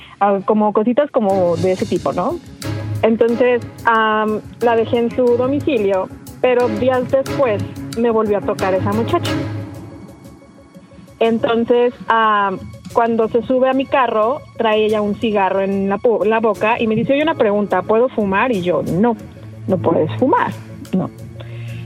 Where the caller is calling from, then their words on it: Puerto Vallarta, Jalisco, Mexico; De Puerto Vallarta.